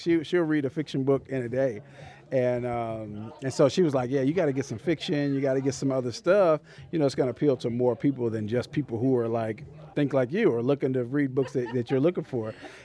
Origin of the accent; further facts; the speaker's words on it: Alabama, United States; also born or lived in Texas; now in Phoenix, United States; I'm not a Phoenix native. I'm a military brat. So I was originally from Alabama and lived in Texas for a while.